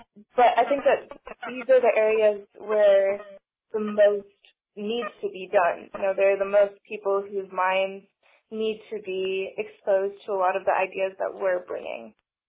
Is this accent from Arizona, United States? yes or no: no; Lexington, Virginia, United States; I'm from Lexington, Virginia, which is so tiny. It's insane.